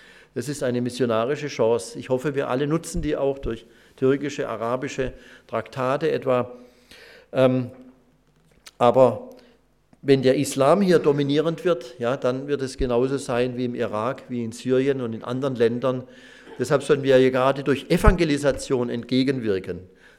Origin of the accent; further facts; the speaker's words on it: Pforzheim, Baden-Württemberg, Germany; da erinnere ich mich, dass in meiner Heimatstadt Pforzheim